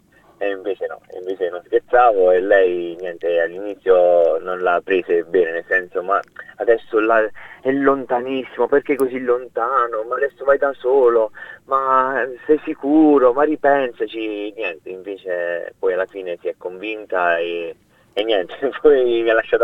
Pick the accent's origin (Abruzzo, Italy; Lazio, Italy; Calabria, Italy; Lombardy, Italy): Abruzzo, Italy; Mozzagrogna; now in Australia; Io sono di un piccolo paesino in provincia di Chieti, in Abruzzo, si chiama Mozzagrogna, un paesino di 2000 abitanti, quindi diciamo un padre contadino, mamma contadina